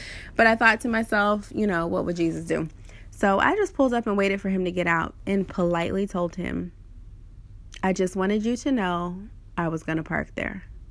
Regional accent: Waynesville, Missouri, United States; Branson is about 2 hours from Waynesville, where I currently live, my hometown.

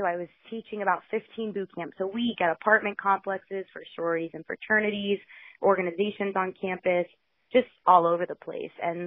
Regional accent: Pembroke Pines, Florida, United States; also born or lived in Gainesville; I'm originally from Pembroke Pines, Florida, and then came up to Gainesville, Florida, where the University of Florida is, to go to school.

